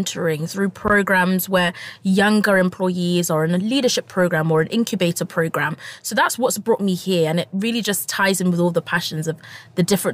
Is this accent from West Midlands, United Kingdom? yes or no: no; London, United Kingdom; I'm from London, England, to be specific. I am a fourth year law student.